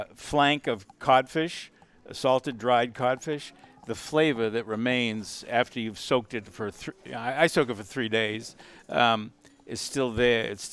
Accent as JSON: {"language": "English", "town": "Boston", "region": "Massachusetts", "country": "United States", "tie": "born or raised there", "said": "I grew up in the Boston area."}